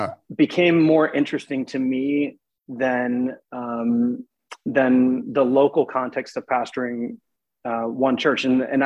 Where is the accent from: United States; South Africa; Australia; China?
United States; Detroit, Michigan; born there; now in Charlotte, United States; So so I was born in Detroit. And then, we've been in the Charlotte area now for 15 years.